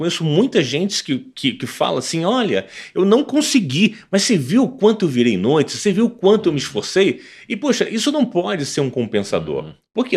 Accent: Rio de Janeiro, Brazil; A princípio, eu estava no Engenho de Dentro, né? Fui criado em Oswaldo Cruz, que é perto de Madureira, depois Engenho de Dentro, que é perto do Meia.

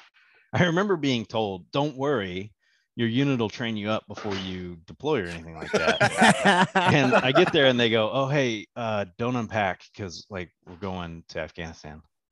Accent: Houston, Texas, United States; Because I'm from Houston, right? So I wasn't used to the cold.

